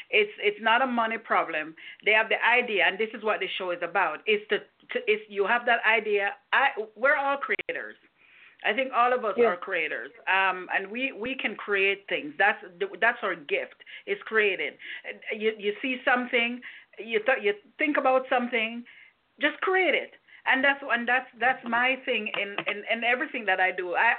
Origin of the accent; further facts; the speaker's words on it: Jamaica; and I'm a Jamaican woman. I'm going to eat my bread, my rice, and my jerk chicken